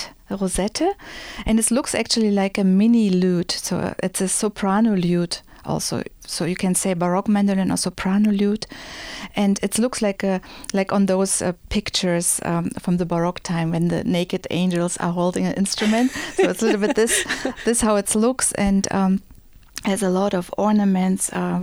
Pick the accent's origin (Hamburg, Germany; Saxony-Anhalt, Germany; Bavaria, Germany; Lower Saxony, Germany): Saxony-Anhalt, Germany; Magdeburg; In Germany, you have so many mandolin orchestras. I think over 400. And so one of those was in my hometown, Magdeburg